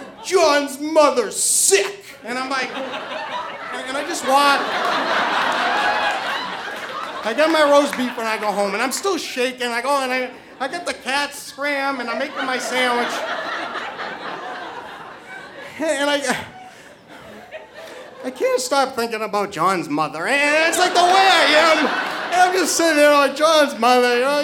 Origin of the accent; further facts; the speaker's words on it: New Hampshire, United States; I am originally from New Hampshire.